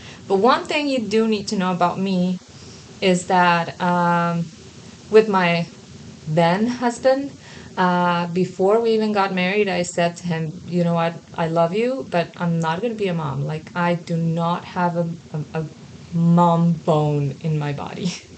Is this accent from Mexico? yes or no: yes; Mexico; English is a second language; I'm from Mexico. So if my pronunciation gets weird, sorry.